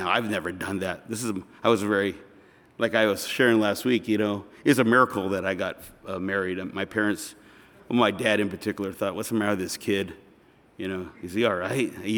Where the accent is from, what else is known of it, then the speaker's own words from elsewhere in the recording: California, United States; My wife and I, we grew up in Southern California.